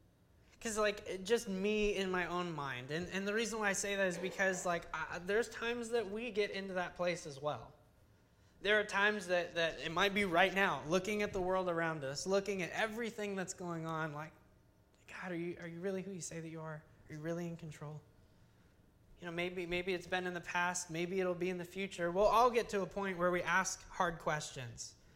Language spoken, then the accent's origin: English; United States; because we're American and we're prideful and I'm a guy